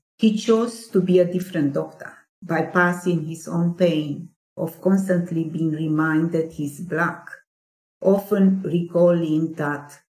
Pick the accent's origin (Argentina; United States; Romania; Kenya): Romania; Transylvania; born there; English is a second language; I was born in Transylvania, and in Transylvania, the part of Romania, which is, well, in a way, it's called the home of Dracula.